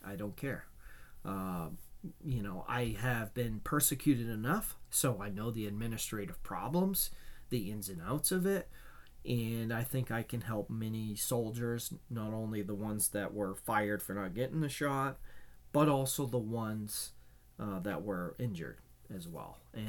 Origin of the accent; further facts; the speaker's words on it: Maine, United States; And one of them is from my home state, is Susan Collins.